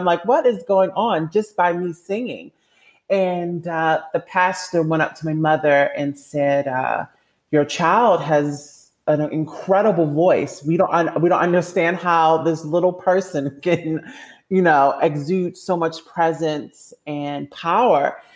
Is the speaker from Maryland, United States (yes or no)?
yes; Baltimore, Maryland, United States; accent: Baltimore; I am a Baltimore girl. You know, my accent is so strong, and I've been working on trying to speak without this Baltimore accent. But growing up in Baltimore was really difficult.